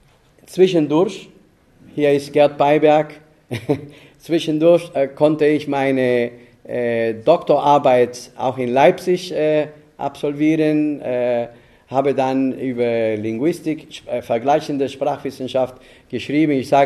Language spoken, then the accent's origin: German; Havana, Cuba; also born or lived in Santiago de Cuba; Und also ich bin in Havanna aufgewachsen. Das heißt, ich fühle mich als Santiaguero, aber auch als Habanero.